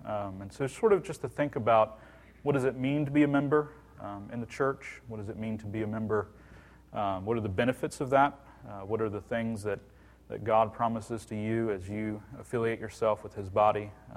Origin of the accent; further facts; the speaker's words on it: Virginia, United States; moved away as an adult; now in Dallas, United States; We moved to the Dallas-Fort Worth area in early August of this year. I grew up in Virginia.